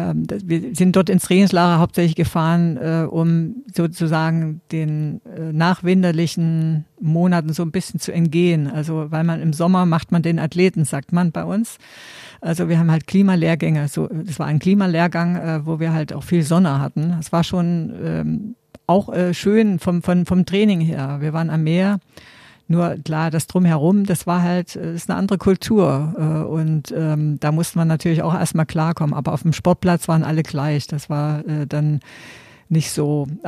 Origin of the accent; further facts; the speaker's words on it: East Germany, Germany; ich bin ja in der DDR groß geworden und meine Kindheit war immer draußen.